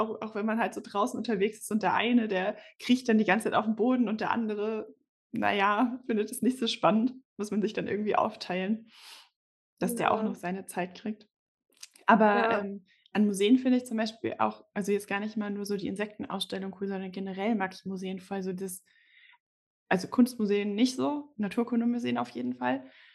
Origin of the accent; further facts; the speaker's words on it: Darmstadt, Hesse, Germany; Ja, also ich komme ja eigentlich aus Darmstadt